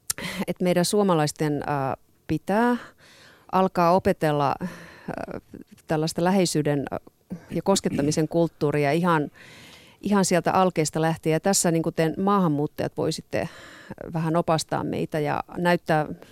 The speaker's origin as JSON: {"language": "Finnish", "town": "Oulu", "region": "North Ostrobothnia", "country": "Finland", "said": "mä itse olen Oulusta kotoisin."}